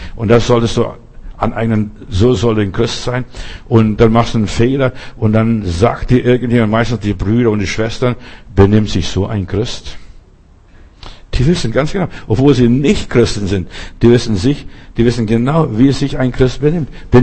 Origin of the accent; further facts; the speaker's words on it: Bavaria, Germany; ich bin in Bayern groß geworden, ein Stück weit, ich mag Bayern.